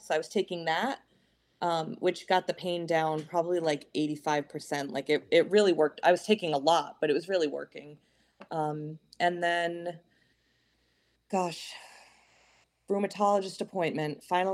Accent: East Coast, United States; You know, growing up on the East Coast, that's, you know, part of life is ticks and everything.

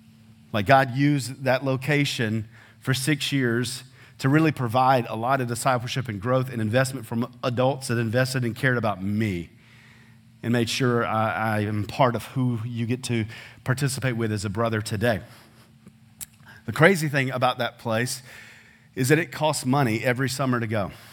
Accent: Clearwater, South Carolina, United States; also born or lived in Georgia; Some of you know that I grew up there. I was born in Georgia, but raised in South Carolina. And in the church I grew up in Clearwater, South Carolina, which is in Aiken County.

